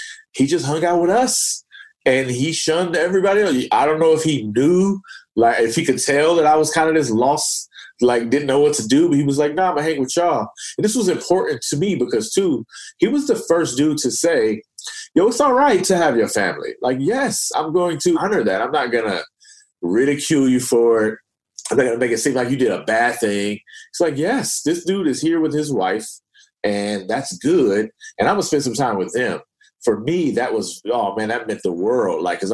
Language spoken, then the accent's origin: English; Oakland, California, United States; I'm a kid from East Oakland. I went to a Black college.